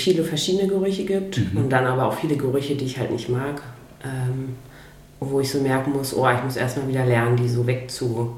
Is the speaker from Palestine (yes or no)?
no; Fürstenwalde, Brandenburg, Germany; now in Berlin, Germany; wie ich damals angekommen bin aus Fürstenwalde in Berlin